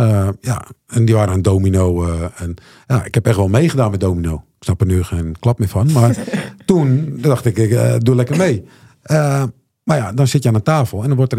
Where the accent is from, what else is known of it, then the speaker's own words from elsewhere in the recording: Netherlands; Nou ja, wij zijn als Nederlanders redelijk nuchter, denk ik.